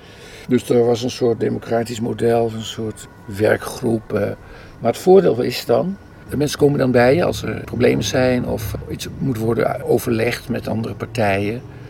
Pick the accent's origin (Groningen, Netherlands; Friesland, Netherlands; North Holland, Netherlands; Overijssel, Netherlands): North Holland, Netherlands; Amsterdam; Ik ben geboren in het Onze Lieve Vrouwengasthuis. Toen konden mijn ouders een huis krijgen in Slotermeer.